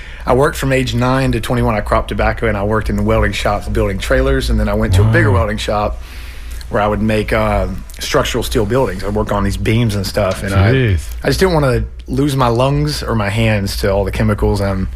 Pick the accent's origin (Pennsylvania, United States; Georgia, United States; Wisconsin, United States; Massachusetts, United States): Georgia, United States; Adel; Yep. Adel, Georgia.